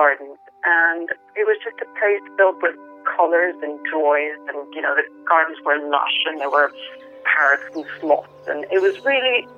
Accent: Venezuela; English is a second language; So I grew up in Venezuela of the 70s and 80s, which is completely different, of course, from the Venezuela today.

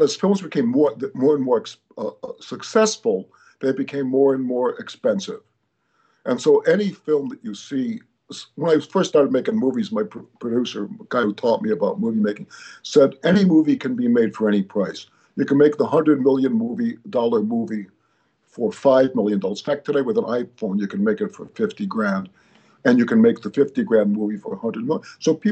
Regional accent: Chicago, Illinois, United States; I grew up in Chicago, State Street, State Street.

